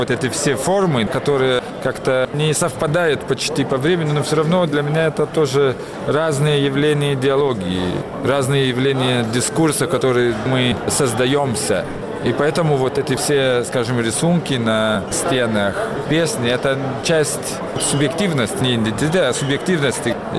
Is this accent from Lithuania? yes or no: yes; Lithuania; Потому что я сам из Литвы.